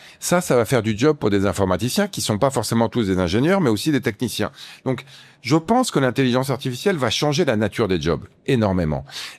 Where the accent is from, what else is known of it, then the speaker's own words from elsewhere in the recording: Paris, Île-de-France, France; Moi, je suis parisien, donc je vais pas critiquer Paris.